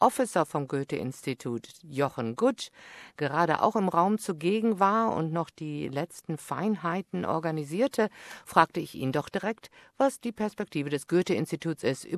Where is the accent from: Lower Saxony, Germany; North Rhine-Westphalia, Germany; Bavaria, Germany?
North Rhine-Westphalia, Germany; Münster; in meiner Heimatstadt, Münster ist natürlich eine kleinere Stadt